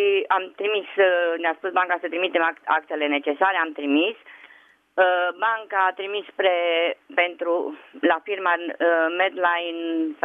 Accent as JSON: {"language": "Romanian", "town": "Deva", "region": "Hunedoara County", "country": "Romania", "said": "și sunt din Deva."}